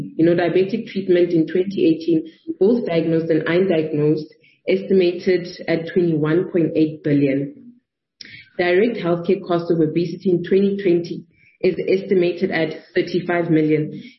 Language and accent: English; Free State, South Africa; So I hail from the Free State.